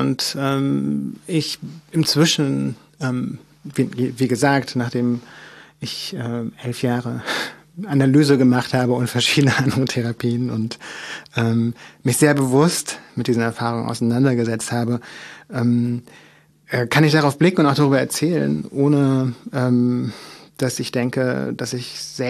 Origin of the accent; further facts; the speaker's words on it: Mecklenburg-Vorpommern, Germany; meine Kindheit in Mecklenburg-Vorpommern in den 80er Jahren, in den letzten Jahren der DDR